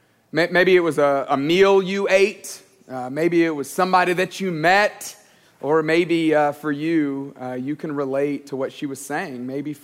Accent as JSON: {"language": "English", "town": "Tuscaloosa", "region": "Alabama", "country": "United States", "tie": "born or raised there", "said": "I grew up in Tuscaloosa, Alabama, and my family worships at the altar of Alabama football."}